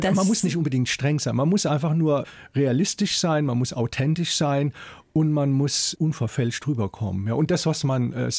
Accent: Mannheim, Baden-Württemberg, Germany; also born or lived in Schwetzingen; in meiner Kindheit in Mannheim und dann auch in Schwetzing, habe ich nie irgendwas gemerkt an Ressentiments oder sowas.

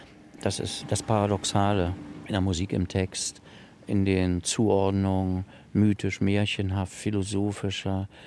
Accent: Germany; unser verhunztes genetisches Material als Deutsche

